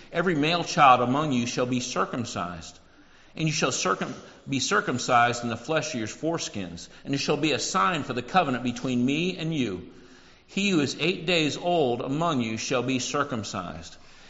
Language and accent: English; Oregon, United States; And out west, where I grew up out in Oregon, you called a soft drink a pop.